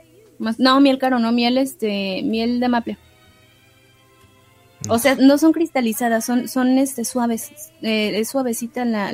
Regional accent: Ciudad Hidalgo, Michoacán, Mexico; de aquí, de mi pueblo, de mi ciudad natal, de Ciudad Hidalgo, Michoacán.

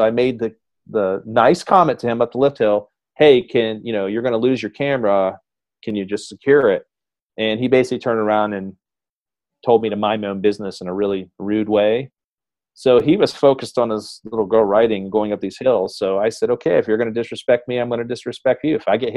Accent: Springfield, Ohio, United States; also born or lived in Columbus; I was born in Columbus, Ohio. My family and I lived in Springfield, Ohio, until I was 4.

